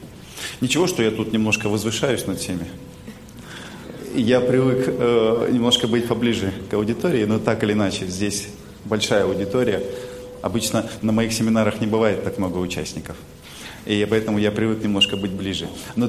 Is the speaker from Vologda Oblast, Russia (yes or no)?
no; Barnaul, Altai Krai, Russia; Родился я и вырос в Барнауле, в Алтайском крае.